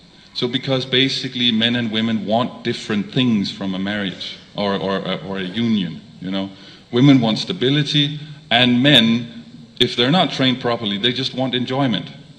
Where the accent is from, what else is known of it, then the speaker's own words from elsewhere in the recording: Denmark; I'm from Denmark. There's not a lot of reciprocation there.